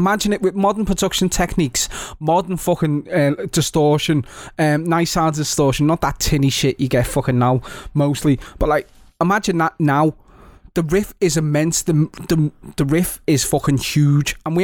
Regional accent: Liverpool, North West England, United Kingdom; and I'm from Liverpool

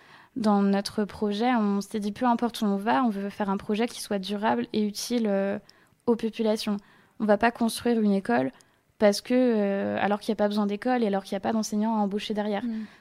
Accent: Nantes, Pays de la Loire, France; comme on vient de Nantes et qu'on était en Charente

